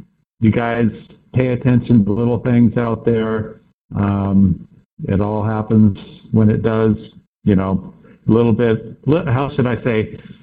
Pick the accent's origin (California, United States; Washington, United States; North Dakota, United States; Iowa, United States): California, United States; Santa Cruz; I grew up in Santa Cruz, though, and Santa Cruz sits on the Monterey Canyon, which is one of the deepest inshore canyons in the world. The water in my hometown is colder than almost anywhere on the West Coast